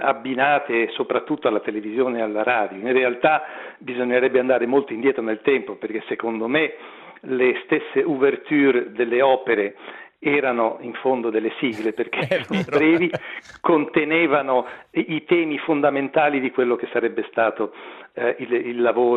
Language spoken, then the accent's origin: Italian; Genoa, Liguria, Italy; now in Rome, Italy; come facciamo noi dalle nostre parti, noi genovesi emigrati a Roma.